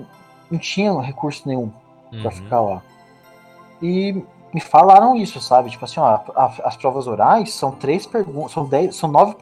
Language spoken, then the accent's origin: Portuguese; Brazil; sou brasileiro, é Brasília.